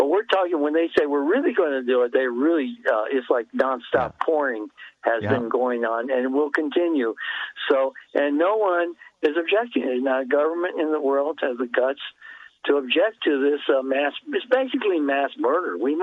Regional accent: California, United States; It's my home state, and I'm really kind of depressed, but also more disgusted than depressed that people there can be so complacent that they have this idiot as a governor.

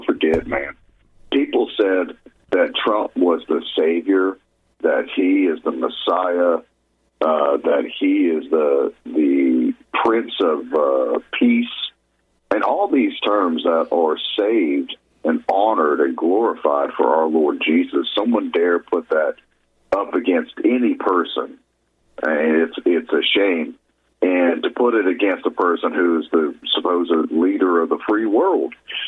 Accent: Texas, United States; I'm from Southeast Texas. I'm low and slow, and that's just the way I was raised, very backwoods, Cajun boy

